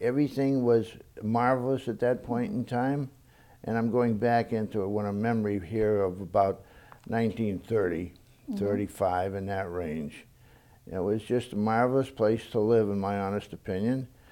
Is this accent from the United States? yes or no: yes; Athol, Massachusetts, United States; born there; now in Petersham, United States; I was born in the community of Athol, Massachusetts.